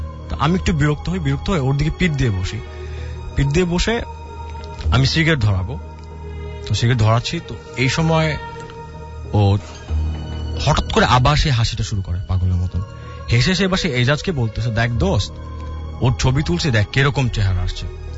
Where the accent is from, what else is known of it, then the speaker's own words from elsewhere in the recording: Dhaka, Dhaka Division, Bangladesh; High listeners … আমি আসি কাঁঠালবাগান থেকে।